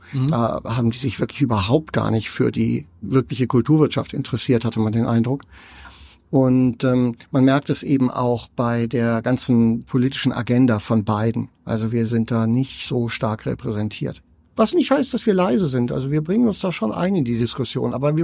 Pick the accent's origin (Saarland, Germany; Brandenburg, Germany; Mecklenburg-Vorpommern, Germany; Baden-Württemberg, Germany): Baden-Württemberg, Germany; Donaueschingen; now in Hamburg, Germany; Ich komme aus dem Schwarzwald, das hört man nicht, tue ich aber. Und zwar aus Donaueschingen. Mhm. Das ist eine ganz kleine Stadt